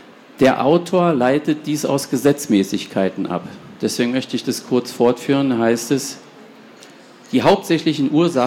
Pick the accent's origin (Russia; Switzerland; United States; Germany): Germany; Berlin; Sie merken schon, ich komme aus Berlin, manchmal bricht es ein bisschen durch